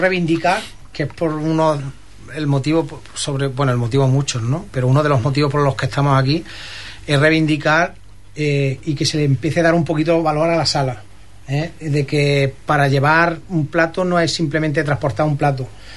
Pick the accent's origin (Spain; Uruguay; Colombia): Spain; Jaén, Andalusia; Desde chiquitillo, pues desde Tasca, yo soy de Jaén